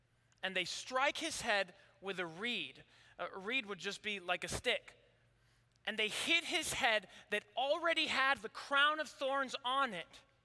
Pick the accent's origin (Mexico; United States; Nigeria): Mexico; Growing up in Mexico, there's no grass in front or behind your house. All there is concrete.